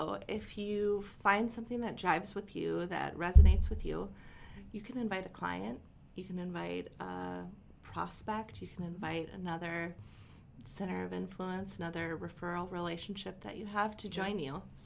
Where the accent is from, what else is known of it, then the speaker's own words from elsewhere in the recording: Minnesota, United States; we're very Minnesotan around here.